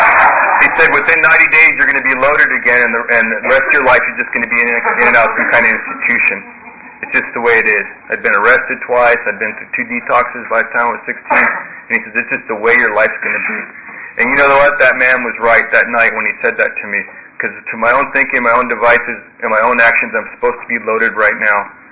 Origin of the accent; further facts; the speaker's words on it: Santa Monica, California, United States; and I grew up in Santa Monica